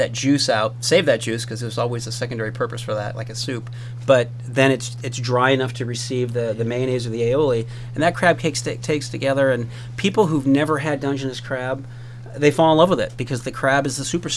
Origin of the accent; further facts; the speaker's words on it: East Coast, United States; I grew up in the East Coast. I was so happy we moved out here